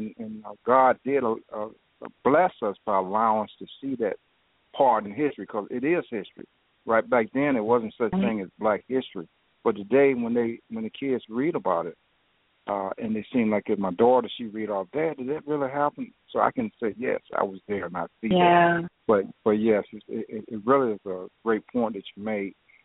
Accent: the South, United States; So I think that growing up in the South and raised in the and hearing … music back at that time

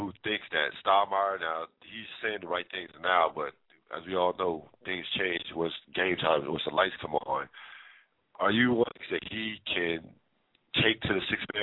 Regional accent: New Jersey, United States; I can't say devastating because I'm from New Jersey. You have to remember that. And when I was growing up, Rutgers football was an afterthought.

